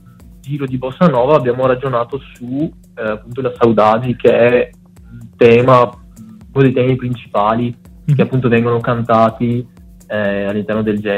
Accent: Veneto, Italy; Noi siamo dell'Alto Vicentino

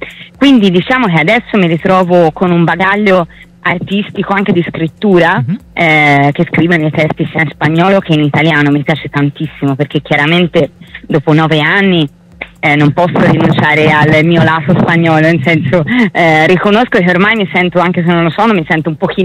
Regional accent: Tuscany, Italy; intanto sono toscana, ho un accento un po' particolare, però spero mi si possa capire.

